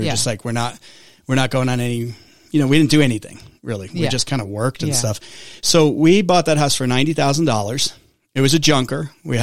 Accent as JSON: {"language": "English", "region": "New York", "country": "United States", "said": "I'm from New York originally."}